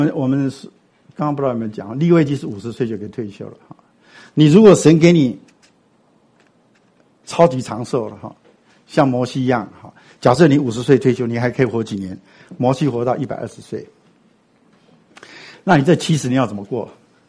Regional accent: Daxi, Taoyuan, Taiwan; 我们台湾有很类似的，我的故乡桃园大溪

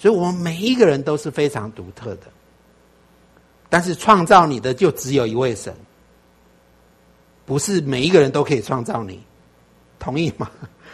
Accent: China; 我们中国人有一个宽广的心

